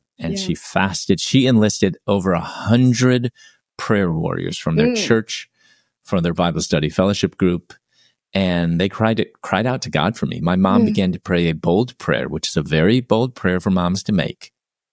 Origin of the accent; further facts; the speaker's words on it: Chicago, Illinois, United States; I'm originally from Chicago.